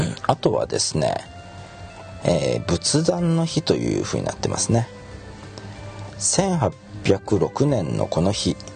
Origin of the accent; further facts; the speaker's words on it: Osaka, Japan; born there; 一応大阪生まれなんですけどもね、